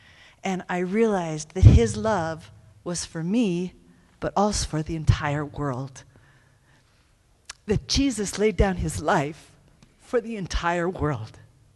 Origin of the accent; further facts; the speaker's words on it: Denver, Colorado, United States; When I was 22, and I grew up here in Colorado, in Denver, when I was 22, someone shared the gospel with me.